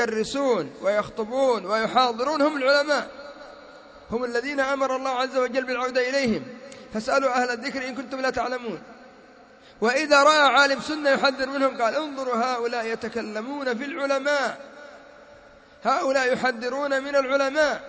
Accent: Yemen; وعندنا في اليمن

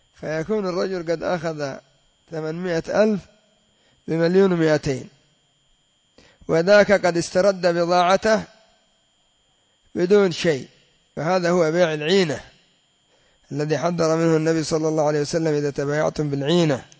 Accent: Yemen; كما يفعل الكريمي عندنا في اليمن

